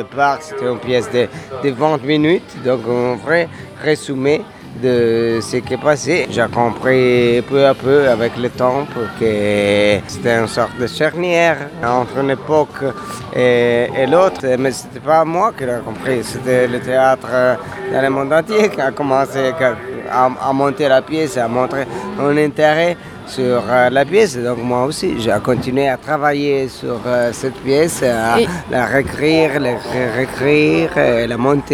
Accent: Italy; French is a second language; je suis acteur et metteur en scène et écrivain de théâtre. Je viens d'Italie, bien sûr, je ne parle pas bien français

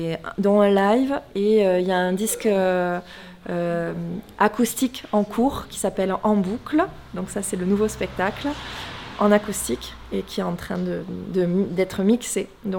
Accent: Occitanie, France; J'ai grandi dans l'Aude et j'habite dans les Hautes-Alpes depuis maintenant une vingtaine d'années à peu près.

